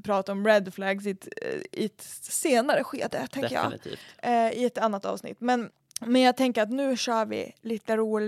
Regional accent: Norrland, Sweden; jag är från Norrland.

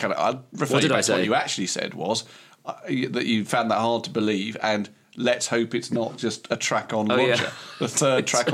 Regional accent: United States; born there; I can't even do an American accent. Yeah. I was born in America.

